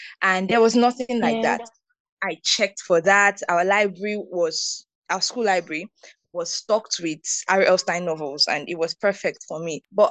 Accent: Nigeria; By then, I had gotten to know who I really am, like my identity as a Nigerian, as an Igbo girl, and I loved every bit of it

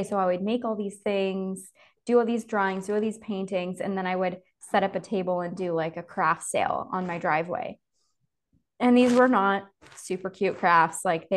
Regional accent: Ottawa, Ontario, Canada; So I grew up in Canada, Ottawa, which is the capital city.

